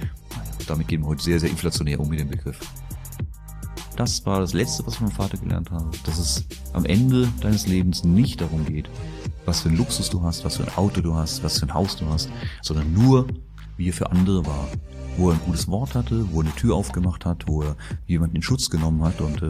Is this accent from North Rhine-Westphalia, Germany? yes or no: no; Reilingen, Baden-Württemberg, Germany; Im Badischen, Mannheim-Heidelberg, das ist meine Region, da unten Schwetzingen, Reilingen heißt das Ort und da bin ich aufgewachsen und da bin ich stolzer Badener, Kurpfälzer.